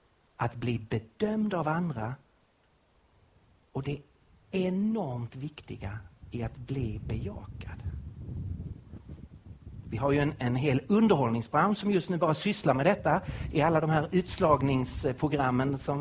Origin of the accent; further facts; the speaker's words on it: Sweden; Det skönaste vi som svenskar vet, det är ju att om någon påstår någonting, att vi då kan svara precis.